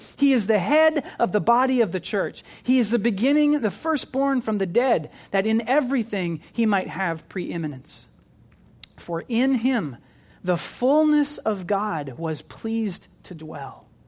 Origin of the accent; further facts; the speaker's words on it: Kentucky, United States; Maybe it's not a tradition up here in New England, but where I grew up in Kentucky, it was a tradition.